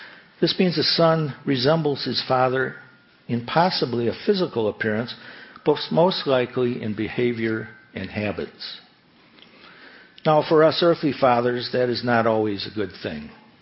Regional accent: Chicago, Illinois, United States; I grew up in Chicago, and on the far west side, the residential streets were not wide enough for cars to pass

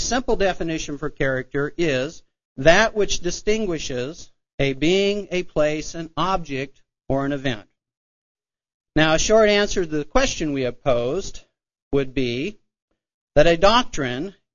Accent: Oregon, United States; And I grew up in Oregon, and my first 2.5 years I consecrated in 1982. And the first 2.5 years was spent south of Salem, Oregon, Willamette Valley area.

